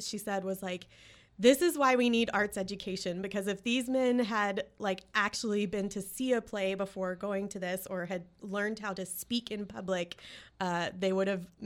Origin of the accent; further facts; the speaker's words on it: Bandera, Texas, United States; I grew up in Bandera, which is